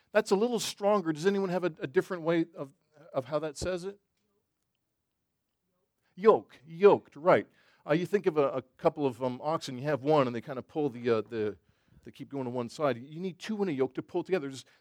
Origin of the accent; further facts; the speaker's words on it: Canada; I don't care. I'm Canadian.